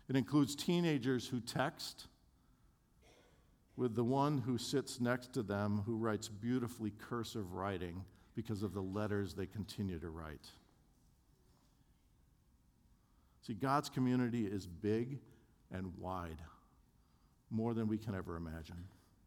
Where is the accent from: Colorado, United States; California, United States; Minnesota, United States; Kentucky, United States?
Minnesota, United States; Minneapolis; I grew up in Minneapolis as a sinner and non-believer, so that's how I got there.